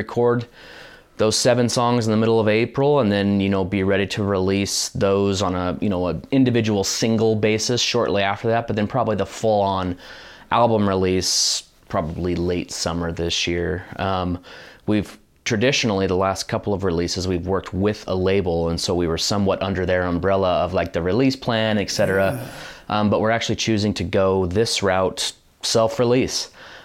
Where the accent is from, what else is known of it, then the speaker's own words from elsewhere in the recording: Boise, Idaho, United States; So I'm from Boise originally, but then moved away for a long time, and I moved back in 2016.